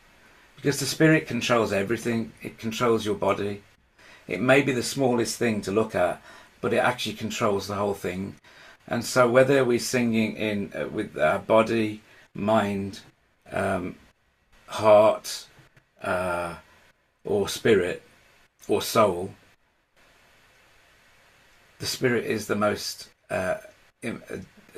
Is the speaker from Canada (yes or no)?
no; England, United Kingdom; And as English people particularly, we're very good at the first and singing hymns and psalms and choruses and great songs.